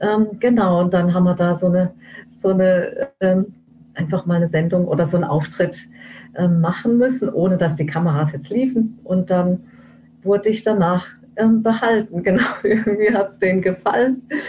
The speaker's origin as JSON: {"language": "German", "town": "Lörrach", "region": "Baden-Württemberg", "country": "Germany", "tie": "born or raised there", "also_born_or_lived": "Tromsø", "said": "Also ich bin aufgewachsen in Lörrach"}